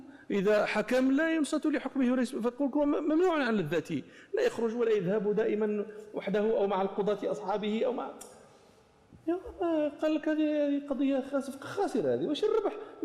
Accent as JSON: {"language": "Arabic", "country": "Morocco", "said": "أنت عندنا في المغرب مثل يقولون أشدك للقرع تمش ليه راسه."}